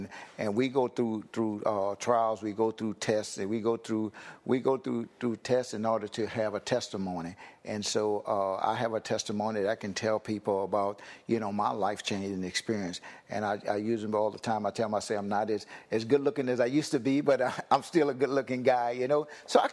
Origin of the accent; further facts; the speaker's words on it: Donaldsonville, Louisiana, United States; The community that I grew up here in Donaldsonville, we all helped each other.